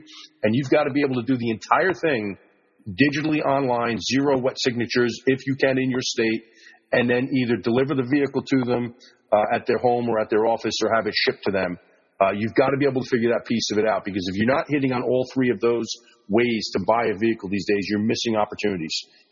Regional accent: New York metropolitan area, United States; I don't hear it, obviously, because I'm from the New Jersey, New York metro area, but I get outside of this area, people have a good laugh.

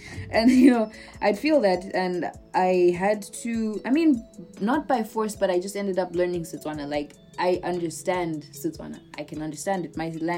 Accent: Botswana; also born or lived in Zimbabwe; Botswana is like my home. I can honestly say Botswana is my home, despite the fact that I am a foreigner, and I know I've never forgotten that. And Zimbabwe's always been like, that's my home country, that's the motherland for me.

